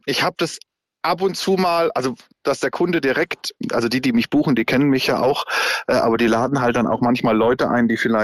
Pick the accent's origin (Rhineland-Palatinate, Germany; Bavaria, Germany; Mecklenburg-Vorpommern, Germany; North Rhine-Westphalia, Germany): Bavaria, Germany; now in Freiburg, Germany; ich bin nach Freiburg gezogen vor 12 Jahren, weil hier ja schon ein bisschen kulinarische Hochburg ist. Selbst bin ich eigentlich ein Franke